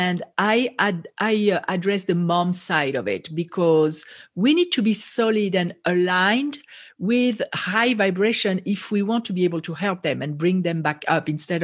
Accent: France; moved away as an adult; also born or lived in Israel; now in United States; So I'm from France originally, but when I was in college, I moved to Israel and I lived there for over 10 years

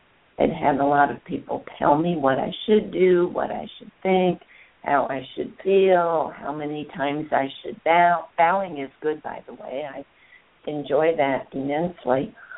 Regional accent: East Coast, United States; also born or lived in California / Asia; I'm originally from the East Coast. I went to college in California. I got married, went back to the East Coast, came back to California, and then I moved to Asia for 5.5 years.

